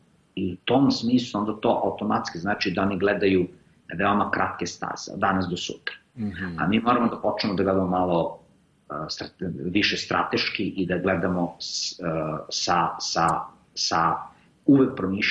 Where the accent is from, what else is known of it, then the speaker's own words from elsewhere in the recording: Belgrade, Serbia; Srbija, odakle ja dolazim iz Beograda